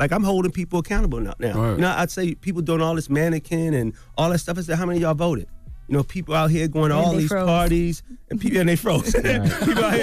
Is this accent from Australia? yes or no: no; Baltimore, Maryland, United States; And you know, everybody knows my story, but I'm from Baltimore.